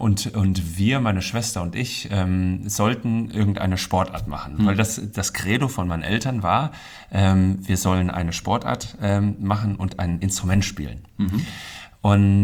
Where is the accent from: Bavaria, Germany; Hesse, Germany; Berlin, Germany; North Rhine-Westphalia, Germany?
Hesse, Germany; Künzell; Und früher in Künzell bin ich aufgewachsen